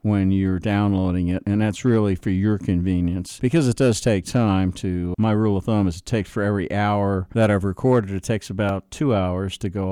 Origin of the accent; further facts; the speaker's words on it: East Coast, United States; Now, for those that are not from the East Coast, I am from the East Coast